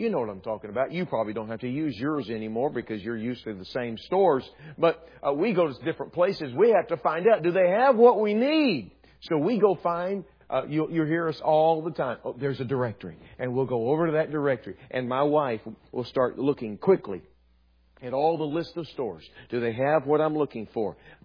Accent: Texas, United States; I'm from Texas originally. Now, don't get mad at me about that.

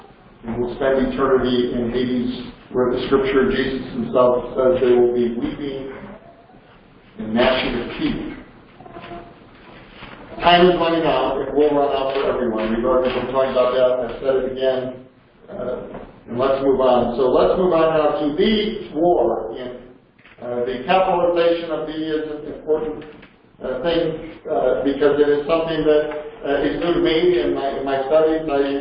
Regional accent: United States; And as an American, we are called to render unto Caesar, and we're called to be good citizens by the scriptures, by God himself. And so I take a certain pride in my country and in our country's history

